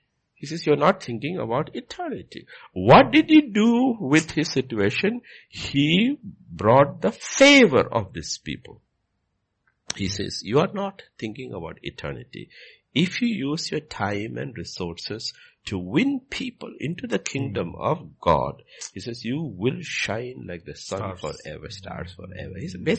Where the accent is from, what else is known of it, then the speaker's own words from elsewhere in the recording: India; Because I'm Indian by birth.